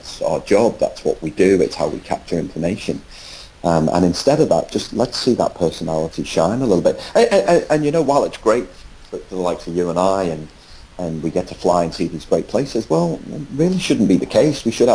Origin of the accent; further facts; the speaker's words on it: North West England, United Kingdom; accent: Scouse; Sitting down the stage and shouting my excited Scouse accent.